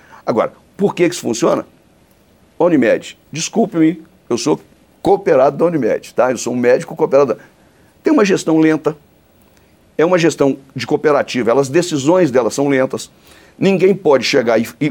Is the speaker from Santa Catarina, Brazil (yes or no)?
no; Manhumirim, Minas Gerais, Brazil; lá em Alto Caparaó, lá em Manhumirim, na minha cidade